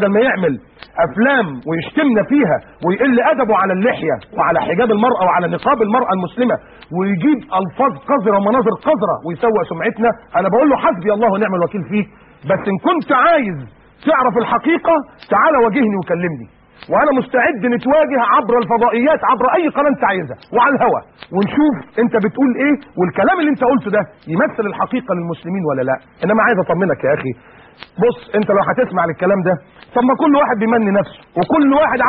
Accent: Egypt; انا اصلا من اسكندرية من القاهرة يعني جمهورية مصر العربية

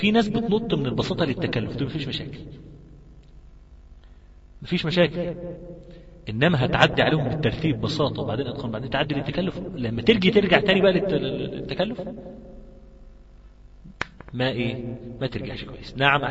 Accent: Egypt; طب ما أنا من مصر والله.

